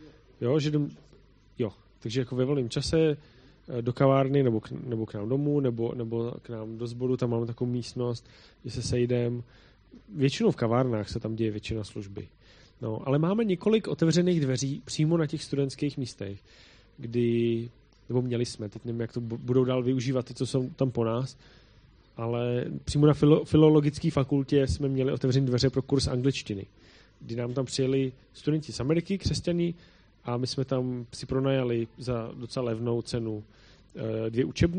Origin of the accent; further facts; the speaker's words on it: Prague, Czechia; on byl úplně nadšený, že jsem z Prahy